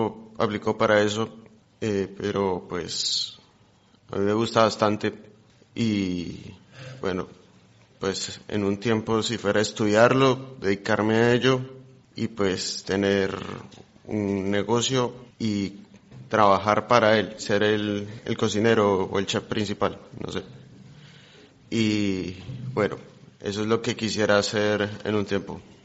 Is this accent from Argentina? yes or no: no; Colombia; Mi madre en Colombia, yo soy de Colombia